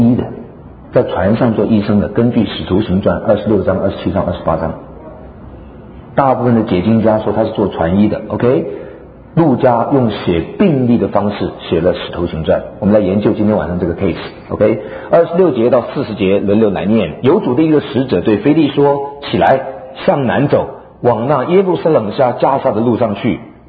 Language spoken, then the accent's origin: Chinese; Taiwan; 我从台湾来的